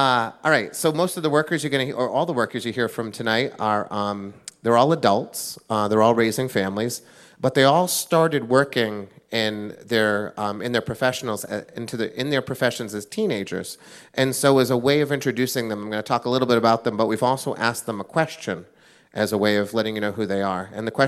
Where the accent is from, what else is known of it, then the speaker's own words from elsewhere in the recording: West Hartford, Connecticut, United States; We had a budget crisis in my hometown of West Hartford, Connecticut last year